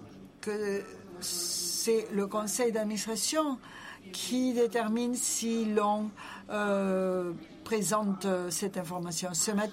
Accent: Peru; je viens du Pérou.

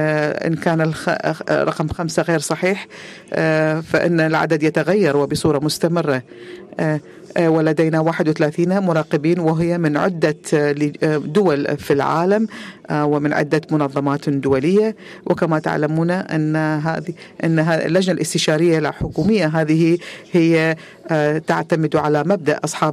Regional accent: Egypt

